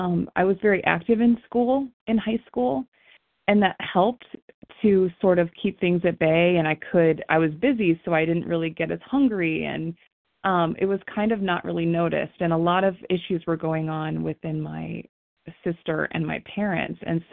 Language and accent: English; Akron, Ohio, United States; I'm from Akron, Ohio.